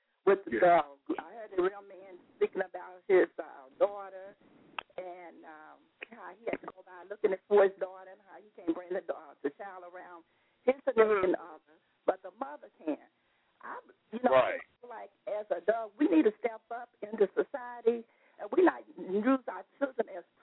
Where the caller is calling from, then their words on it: Cincinnati, Ohio, United States; from Cincinnati, Ohio.